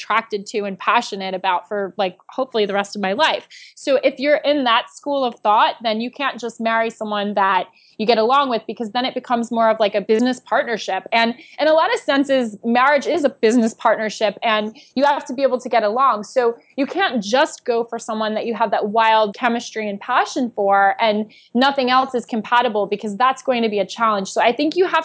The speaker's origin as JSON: {"language": "English", "region": "New York", "country": "United States", "said": "Yes, I am a New Yorker."}